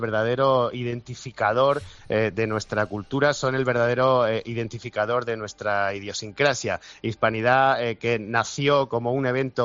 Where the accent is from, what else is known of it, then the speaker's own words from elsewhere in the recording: Region of Murcia, Spain; Sí, soy murciano. un madrileño murciano, un murciano madrileño.